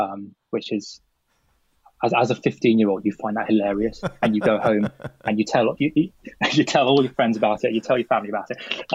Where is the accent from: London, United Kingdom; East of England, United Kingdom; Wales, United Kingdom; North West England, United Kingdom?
London, United Kingdom; I grew up in West London.